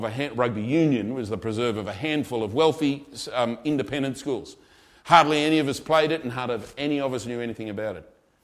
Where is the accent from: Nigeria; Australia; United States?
Australia; accent: Australian; now in United Kingdom; See, for me, even though I'm Australian and I've got an Australian accent, I'm not parochial about being Australian because I'm in England.